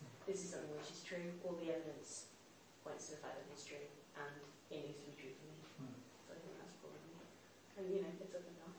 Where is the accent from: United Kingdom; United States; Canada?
United Kingdom; Wanstead, London; Okay, I'm 19. I come from Wanstead, which is northeast London, so not quite Essex.